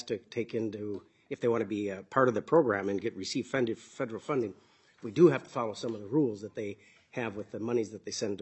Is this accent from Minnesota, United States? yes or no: yes; Delano, Minnesota, United States; the food shelves of Buffalo, Delano, my hometown, and then the Wright County Food Shelf Program.